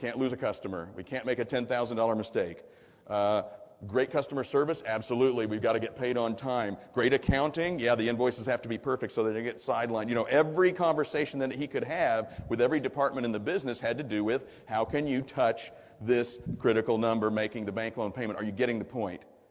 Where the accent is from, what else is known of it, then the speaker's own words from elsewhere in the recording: the Ozarks, United States; I'm from the Ozarks, so when I say guy, it's gender free, okay?